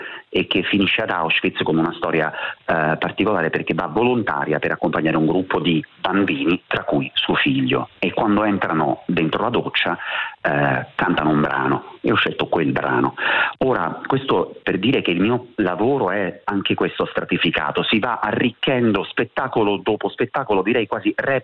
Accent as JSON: {"language": "Italian", "town": "Palermo", "region": "Sicily", "country": "Italy", "tie": "born or raised there", "said": "Io sono nato a Palermo e sono molto legato a questa città"}